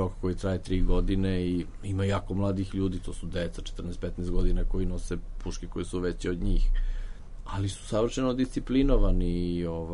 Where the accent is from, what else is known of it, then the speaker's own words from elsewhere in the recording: Serbia; zato što ja dolazim iz Srbije